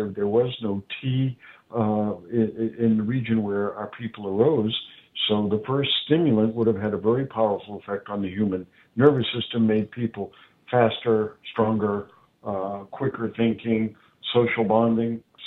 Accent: New Orleans, Louisiana, United States; And that is why in my hometown in New Orleans, which was French before it was American, we still drink coffee with chicory.

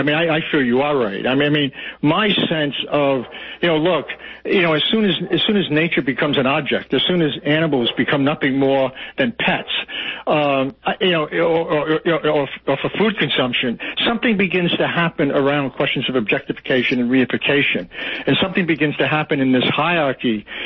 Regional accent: Providence, Rhode Island, United States; accent: Providence working class; And you know, everybody thinks I'm from New York.

